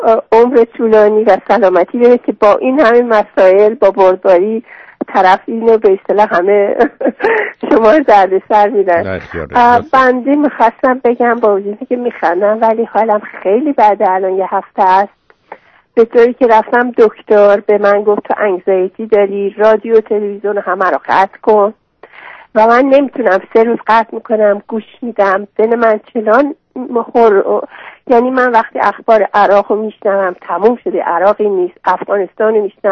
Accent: Iran; ایران عزیز وطنم

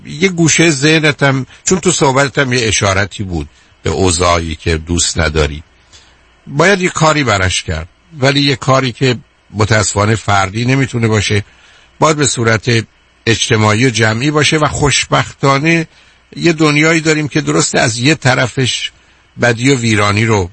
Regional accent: Shiraz, Fars, Iran; من چون خودم هم شیرازی هستم، هم خاطرم هست

